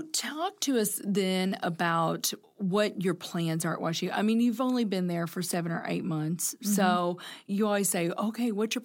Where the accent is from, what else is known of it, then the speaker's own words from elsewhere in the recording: Paducah, Kentucky, United States; I'm still a Kentucky girl, so that resonated with me.